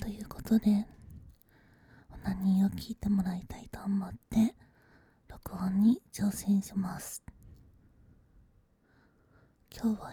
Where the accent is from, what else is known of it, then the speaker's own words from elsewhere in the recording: Aichi, Japan; also born or lived in Kanto; 出身は愛知なのですが、あまり愛知で暮らしていた時期は長くはなくて、ほぼ関東に住んでいました。